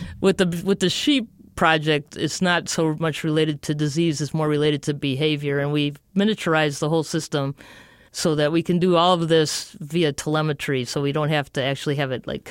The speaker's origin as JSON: {"language": "English", "town": "Detroit", "region": "Michigan", "country": "United States", "lives_now": "Kansas, United States", "said": "and I'm originally from Detroit, so I'm not a farm person at all, and I'm in Kansas"}